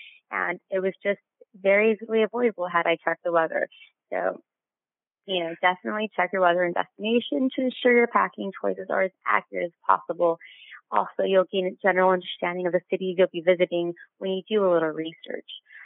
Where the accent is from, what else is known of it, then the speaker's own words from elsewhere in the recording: Los Angeles, California, United States; I'm from Los Angeles, and I don't even have a storage unit anymore. So technically, my home base is Los Angeles, but I'm never there.